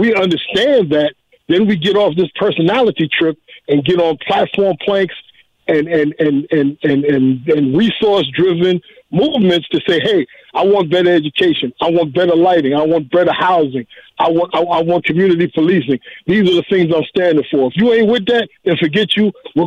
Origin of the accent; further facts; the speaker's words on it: United States; As an American, I can say that. We're very apathetic.